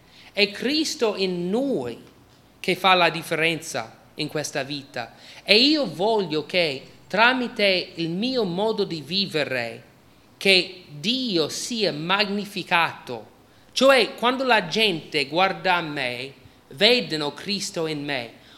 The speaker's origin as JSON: {"language": "Italian", "country": "United States", "said": "e loro dicono che sono diverso perché sono americano, non sono italiano. E la differenza fra me e loro è che loro sono italiani e io sono americano."}